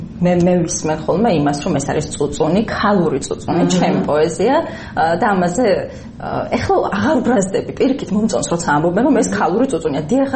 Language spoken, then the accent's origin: Georgian; Mtskheta-Mtianeti, Georgia; born or raised there